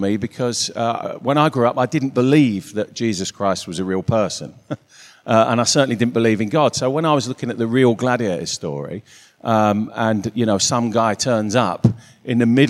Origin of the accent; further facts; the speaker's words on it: York, Yorkshire and the Humber, United Kingdom; Well, actually, I'm from York. We're a bit backward there. We all go to church dressed like this, actually.